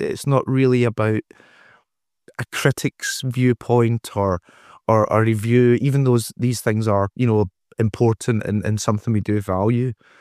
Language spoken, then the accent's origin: English; Scotland, United Kingdom; we thought people were just speaking English to us because we're Scottish. Nobody speaks Scottish.